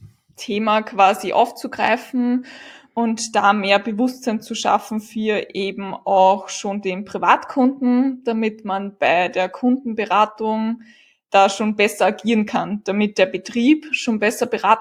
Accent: Lower Austria, Austria; Ich komme aus eben Österreich, aus dem schönen Niederösterreich. Und bei uns in Österreich ist ja die Ausbildung da ein bisschen anders.

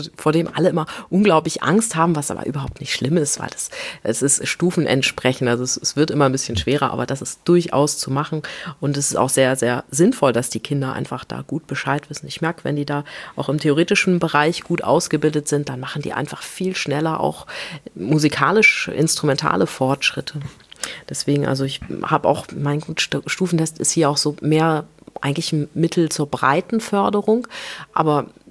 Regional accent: Hamburg, Germany; born there; ich bin ja sowieso gebürtig aus Hamburg

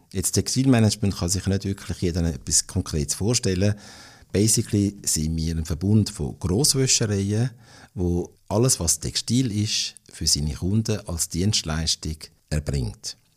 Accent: Zurich, Switzerland; also born or lived in London / Vienna / Milan; ich bin ein Zürcher, bin zu Zürich auf die Welt gekommen, habe aber dann, bevor ich Matur gemacht habe, noch in London, Wien und Mailand leben und habe so ein bisschen internationale Luft schnuppern.

